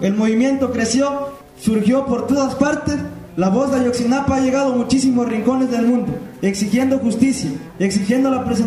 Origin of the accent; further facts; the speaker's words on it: Guerrero, Mexico; Lamentablemente soy de Guerrero.